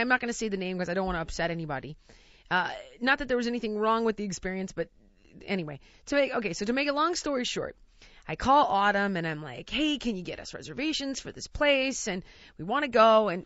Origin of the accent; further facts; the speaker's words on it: United States; because that's how I know it as an American.